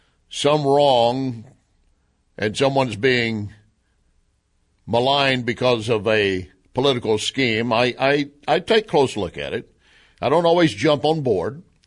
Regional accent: Louisiana, United States; And I don't like it because I'm from Louisiana and I don't like what Bernie's doing.

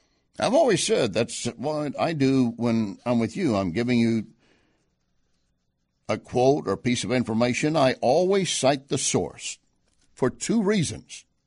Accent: Texas, United States; I'm just saying, you know, being a Texan and Oklahomans up there, you sooner, there's a lot of rural parts in Oklahoma.

